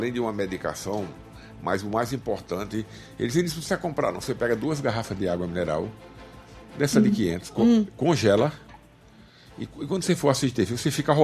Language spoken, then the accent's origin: Portuguese; Paraíba, Brazil; Tu acha que eu vim da Paraíba comer aqui linguiça?